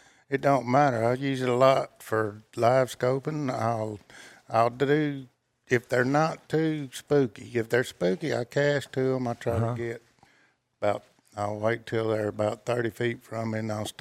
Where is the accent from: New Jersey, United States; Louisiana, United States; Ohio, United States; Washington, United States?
Louisiana, United States; I'm from Louisiana, so everybody says, "Are you LSU fun?"